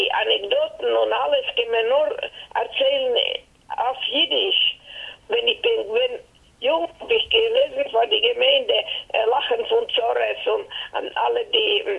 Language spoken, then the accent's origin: German; Vyborg, Finland; born there; German is a second language; now in Turku, Finland; Ich bin geboren in Finnland, in Viipuri. Das ist eine Stadt, was gehört heutzutage Russland.